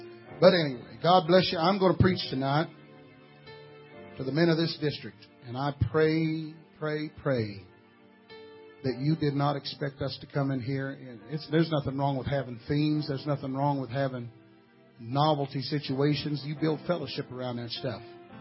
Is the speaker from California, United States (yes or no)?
no; Texas, United States; I had a Dallas Cowboy jersey. I almost wore today just for that reason, because I am from Texas.